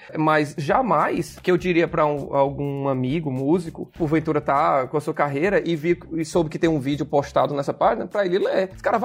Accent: Ceará, Brazil; Eu, por exemplo, sou nordestino, na sociarense, a gente faz piada de tudo.

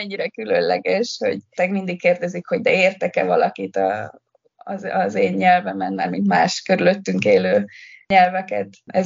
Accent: Győr, Győr-Moson-Sopron, Hungary; also born or lived in Budapest; now in Malaga, Spain; Én Győrből vagyok Magyarországon belül, és én azt éreztem Győrbe egy picit, hogy Győrt kinőttem. Tanultam Pesten, és Pest pedig nekem nagy volt.

